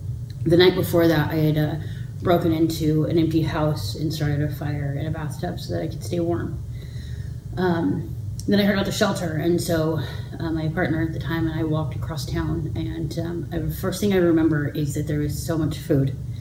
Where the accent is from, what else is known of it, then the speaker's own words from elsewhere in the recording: Longview, Washington, United States; I am 34 years old, and I'm from Longview, Washington, and I have 4 children.